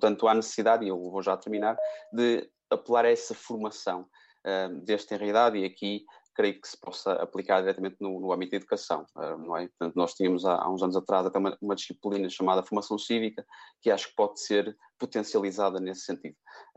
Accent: Porto, Portugal; eu sou do Porto, acabo por ser de uma zona francamente privilegiada do nosso país

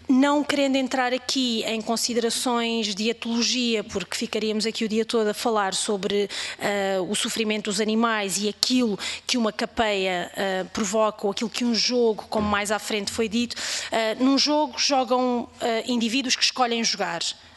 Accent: Algarve, Portugal; não é porque eu sou do Algarve ou não é porque há essa tradição no Algarve

